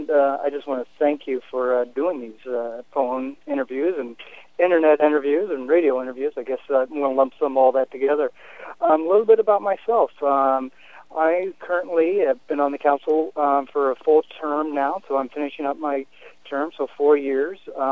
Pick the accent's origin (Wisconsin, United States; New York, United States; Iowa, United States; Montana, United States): Iowa, United States; Fairfield; now in Burlington, United States; I grew up in Fairfield, so not too far from here, and I just enjoy the quality of life that we have in Southeast Iowa.